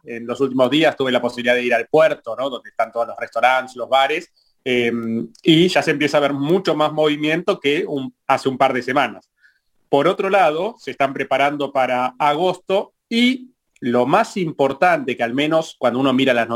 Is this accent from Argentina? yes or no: yes; Argentina; moved away; Nosotros como argentinos que somos